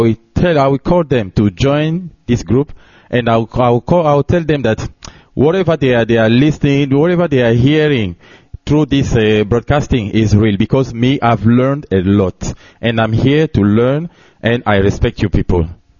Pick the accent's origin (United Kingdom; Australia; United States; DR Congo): DR Congo; I'm from Democratic Republic of Congo.